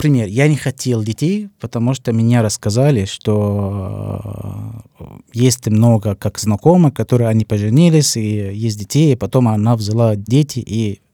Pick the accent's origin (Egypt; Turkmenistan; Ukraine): Egypt; Cairo, Cairo Governorate; Russian is a second language; Каир. Родился в Каир.